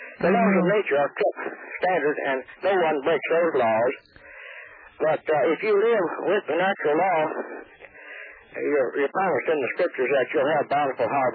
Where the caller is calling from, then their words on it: Tampa, Florida, United States; Tampa, Florida.